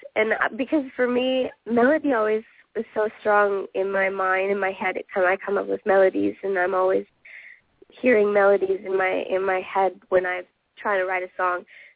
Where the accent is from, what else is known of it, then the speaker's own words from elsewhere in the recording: Carleton Place, Ontario, Canada; I'm from Carlton Place, Ontario